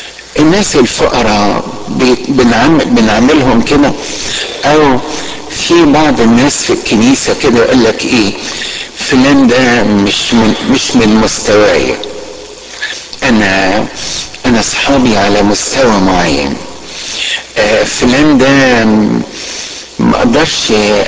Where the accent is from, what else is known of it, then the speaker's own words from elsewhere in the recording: Alexandria, Alexandria Governorate, Egypt; اذكر قصة حصلت عندنا في اسكندرية